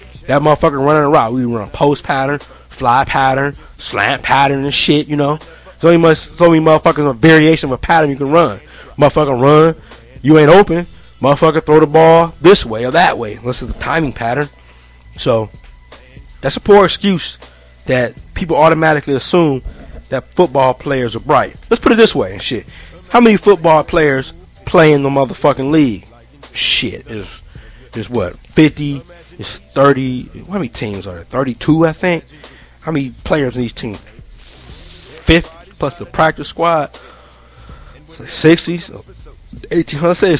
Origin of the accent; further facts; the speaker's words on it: Cleveland, Ohio, United States; That nigga from Cleveland, too. I'm from Cleveland.